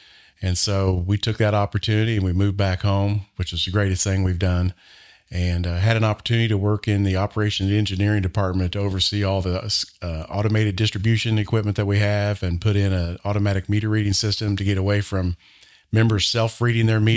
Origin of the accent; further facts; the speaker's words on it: Seymour, Indiana, United States; who went to school in Brownstown. I grew up in Seymour.